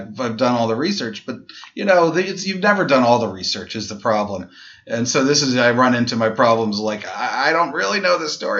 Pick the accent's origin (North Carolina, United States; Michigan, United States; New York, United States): New York, United States; New York City; I'm a New Yorker.